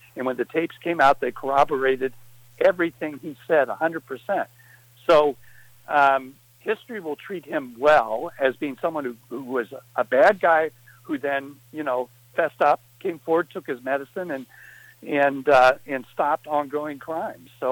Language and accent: English; Lima, Ohio, United States; So Jim Jordan, and also my hometown, Lima, I think he represents, too. That district stretches from, I think, Oberlin to Lima.